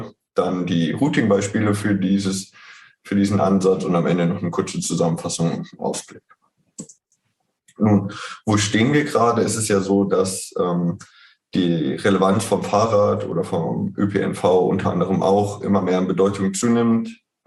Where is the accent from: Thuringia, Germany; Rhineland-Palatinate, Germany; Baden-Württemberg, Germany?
Rhineland-Palatinate, Germany; Mainz; ich komme aus Mainz und die Kernfrage war